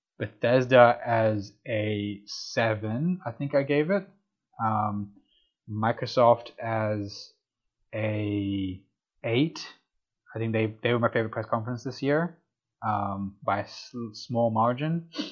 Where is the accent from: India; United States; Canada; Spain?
India; I like the Indian music at the start, but I'm biased. I'm Indian.